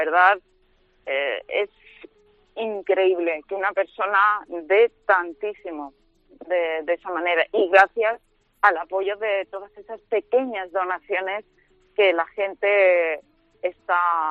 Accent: Seville, Andalusia, Spain; soy la primera española y andaluza y sevillana mujer con discapacidad en hacerla.

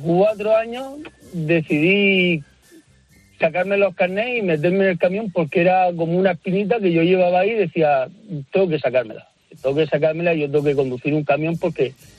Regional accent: Algezares, Region of Murcia, Spain; Hombre, yo soy de Murcia, de un pueblecito.

